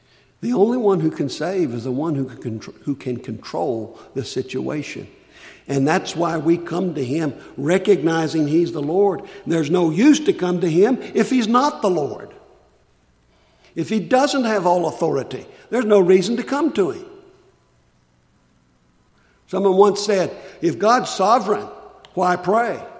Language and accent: English; United States; As an American, I can go vote.